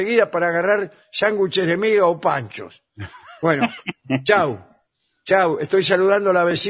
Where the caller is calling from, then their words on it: Montevideo, Uruguay; de Montevideo.